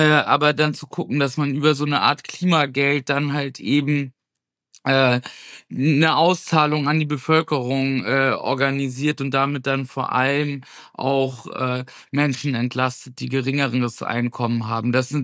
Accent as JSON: {"language": "German", "region": "Schleswig-Holstein", "country": "Germany", "said": "Ich komme selbst aus Schleswig-Holstein."}